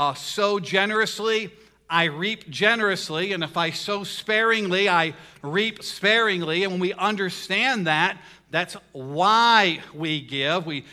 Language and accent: English; the South, United States; because I grew up in the South.